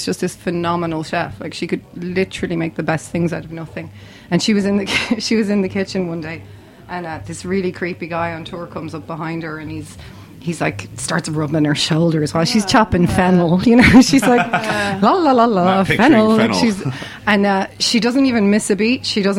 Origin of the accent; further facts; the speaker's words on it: Ireland; I don't know if any of you can hear, but I'm Irish.